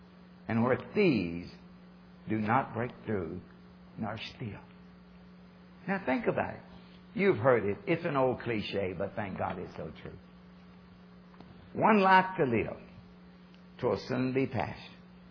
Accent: Kentucky, United States; I'm from Kentucky. I was born and raised in Kentucky. And pastored there for about 8 years.

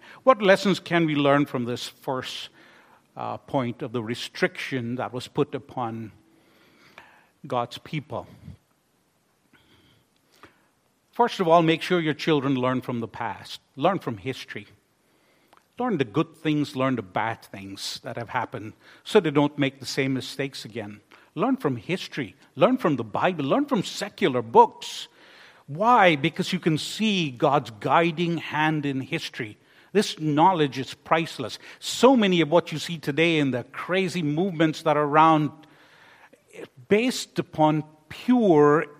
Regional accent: Guyana; He killed 918 people in my home country in that murder-suicide back in 1978.

